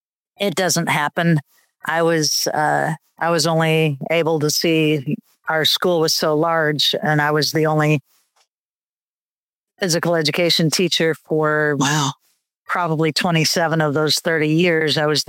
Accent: Fort Wayne, Indiana, United States; I grew up in Fort Wayne. I went to the same school system from kindergarten to 12th grade.

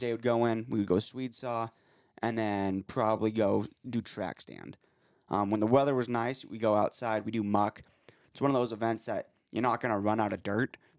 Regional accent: Elko, Nevada, United States; Growing up in Elko, Nevada, you don't hear about many other mines in the world.

